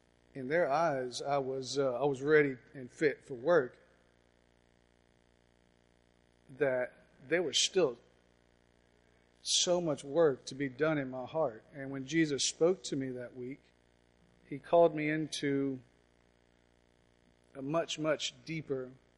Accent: Atlanta, Georgia, United States; now in Louisiana, United States; We're all from Atlanta, Georgia, and we've been living here in Louisiana for about, I've been here for about 14, 15 years now

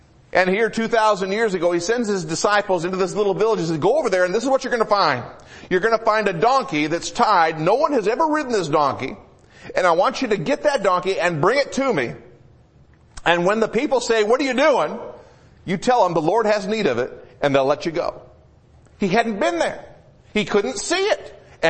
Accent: Midwest, United States; I grew up in the Midwest.

